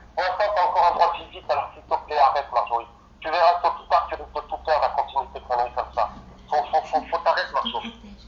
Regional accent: France; Je suis français, je suis fier de l'être.

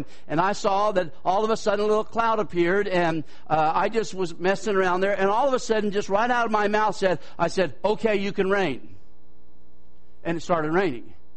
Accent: California, United States; Now, I was raised in California

